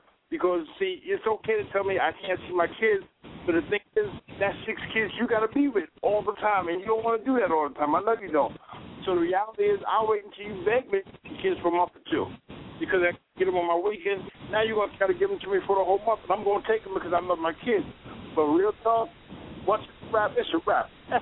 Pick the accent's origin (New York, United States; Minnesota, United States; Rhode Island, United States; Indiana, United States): New York, United States; Brooklyn; I'm from Brooklyn for real. I was born and raised in Crown Heights. I had an option of going back to New York